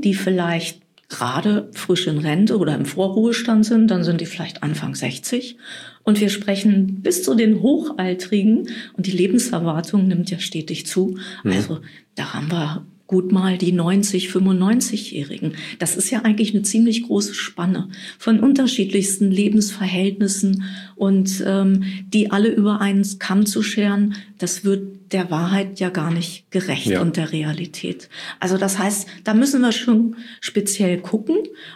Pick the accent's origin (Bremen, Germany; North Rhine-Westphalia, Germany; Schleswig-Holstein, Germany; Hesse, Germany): North Rhine-Westphalia, Germany; Dolberg; In Dolberg, meiner alten Heimat.